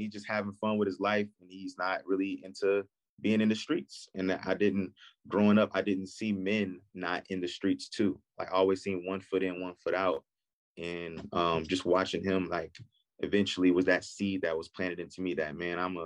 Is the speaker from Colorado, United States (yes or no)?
no; Rock Island, Illinois, United States; also born or lived in Melrose Park; I'm from Rock Island, Illinois. That's the Midwest. That's the Quad Cities. I was born in Melrose Park, right outside Chicago, and raised in Rock Island, Illinois, 2 hours away. And just a small town in Illinois.